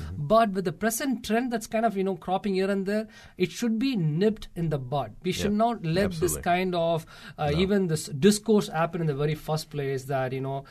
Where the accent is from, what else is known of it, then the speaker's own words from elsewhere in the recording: South India, India; because I come from a country where I'm from India, and I'm from the southern part of India, where every political leader has a television channel.